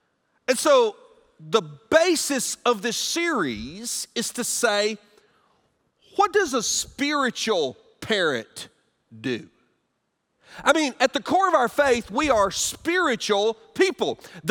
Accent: Alabama, United States; My home state of Alabama, I rejoice with the legislature down there

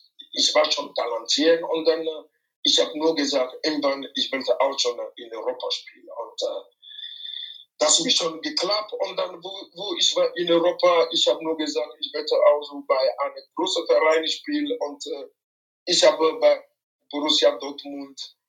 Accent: Lomé, Maritime, Togo; German is a second language; moved away as an adult; ich bin in Lomé in Togo aufgewachsen, ja. Ich habe in Togo ganz meine Kindheit so gebracht bis 18.

